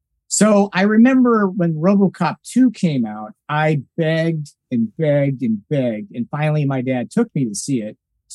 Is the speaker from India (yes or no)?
no; Nebraska, United States; I grew up in a small town in Nebraska where we had a movie theater with 2 screens